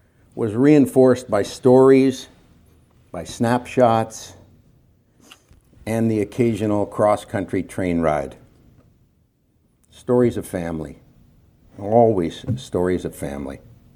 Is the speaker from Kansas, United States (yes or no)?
no; California, United States; To three little boys growing up in California, Aunt Millie and Levittown were always part of our family.